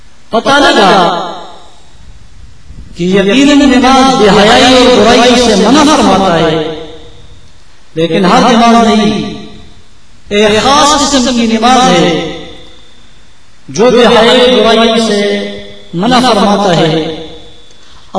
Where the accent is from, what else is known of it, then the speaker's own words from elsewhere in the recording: Khyber Pakhtunkhwa, Pakistan; Urdu is a second language; چونکہ میرا تعلق صوبہ سرحد سے ہے اور پٹھان قبیلے سے ہے، اس لیے اردو لینگویج کی بنیاد پر اگر تذکیر و تانیث اور کاغذ کی کے کچھ غلطیاں محسوس کریں